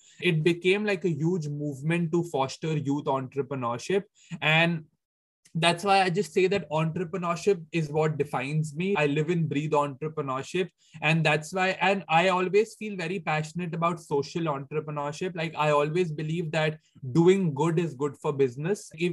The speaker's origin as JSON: {"language": "English", "town": "New Delhi", "region": "Delhi", "country": "India", "tie": "born or raised there", "moved": "as an adult", "lives_now": "Hong Kong", "said": "I've been born and brought up in India. So for my first 18 years of life have been in India only. I come from New Delhi, India. Coming from a very middle class, typical family background"}